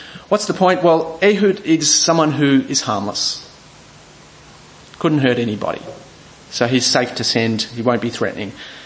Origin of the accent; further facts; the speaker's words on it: Bangladesh; also born or lived in India; us kids growing up in Bangladesh and India